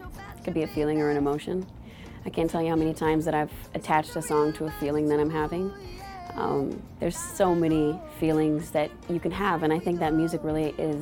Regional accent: South Carolina, United States; born there; So I was born in South Carolina, picking up pecans for work, you know, I was poor, you know, so everything that I do really does go back to my Southern roots

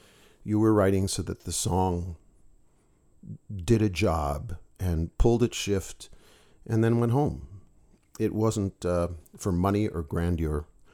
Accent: Wisconsin, United States; But I was growing up in Wisconsin. I was far from the reaches of, you know, New York and Boston and San Francisco and places like that where it was a going concern.

